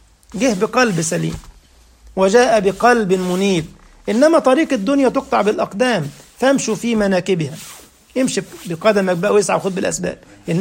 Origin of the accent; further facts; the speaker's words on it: Egypt; moved away; عارفين احنا القفة دي عندنا في مصر ممكن يقتل بسببها، عندنا عار ان حد يتضرب على ايه